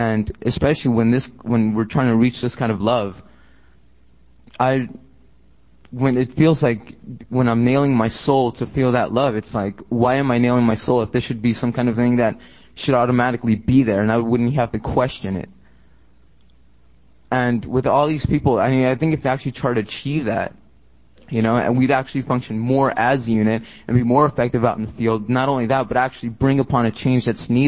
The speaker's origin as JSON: {"language": "English", "town": "Los Angeles", "region": "California", "country": "United States", "said": "I'm from Los Angeles."}